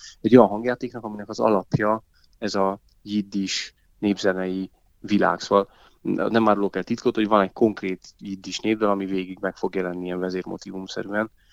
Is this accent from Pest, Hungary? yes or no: no; Dunaújváros, Fejér, Hungary; nekem is a gyerekkoromban Dunajvárosban ez a Melba kocka, meg Párizsi kocka, ezek a kis ilyen kis egészségtelen ilyen édességek, ezek nekem is így jelentettek valamit